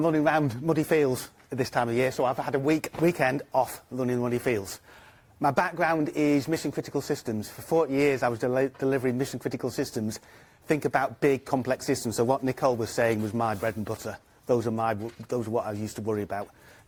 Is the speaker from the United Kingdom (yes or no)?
yes; Manchester, North West England, United Kingdom; Bit about me, I'm from Manchester, that's where that bee is.